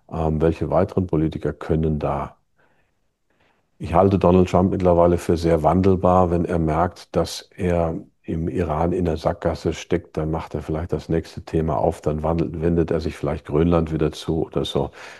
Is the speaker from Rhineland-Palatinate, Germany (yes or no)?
no; Plettenberg, North Rhine-Westphalia, Germany; Ich komme aus Plettenberg zufällig, also es ist unser beider Heimatort.